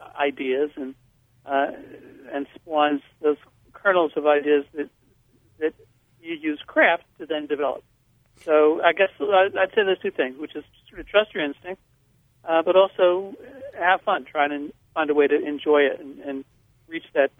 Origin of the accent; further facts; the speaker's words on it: Paramus, New Jersey, United States; it was sort of all these teenage girls I had a crush on as I was growing up in Paramus, New Jersey